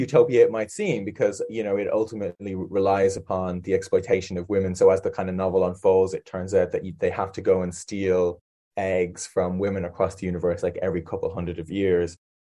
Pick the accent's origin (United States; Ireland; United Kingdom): Ireland